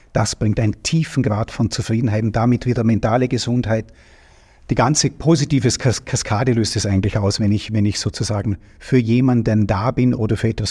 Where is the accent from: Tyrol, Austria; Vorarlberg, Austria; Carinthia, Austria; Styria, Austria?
Vorarlberg, Austria; Ludesch; Ich bin in Ludesch aufgewachsen, habe mich immer engagiert.